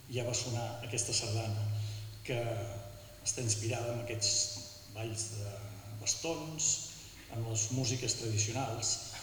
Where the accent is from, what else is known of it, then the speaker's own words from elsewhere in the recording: Vilanova i la Geltrú, Catalonia, Spain; Les danses de Vilanova, a part de que som de Vilanova, ja està, no passa res